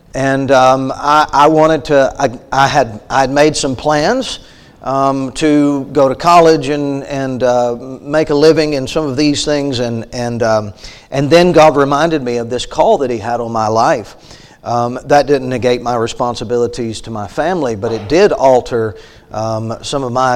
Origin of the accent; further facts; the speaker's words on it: Florida, United States; I grew up on the Gulf Coast of Northwest Florida, about 30 miles from the beach, but we were down in that area growing up.